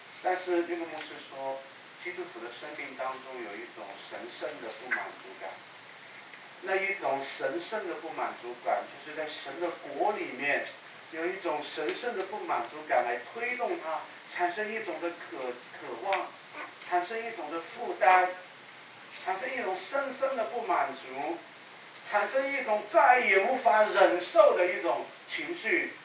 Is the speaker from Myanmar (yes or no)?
no; Sichuan, China; also born or lived in Chengdu; 我从来没有我是成都人的感觉，我不觉得我是成都人。可能四川人这一点呢还是有点跑掉的，你总不能说自己湖北人吧，对吧？的确还是四川人。